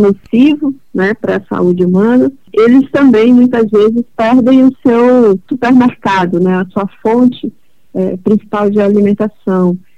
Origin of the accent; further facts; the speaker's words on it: Amazon, Brazil; nós estamos perdendo, né, como amazônidas. Como brasileiros, estamos perdendo